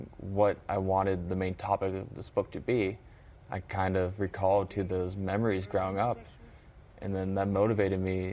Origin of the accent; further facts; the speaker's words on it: Evanston, Illinois, United States; I grew up in Evanston. I still live there to this day.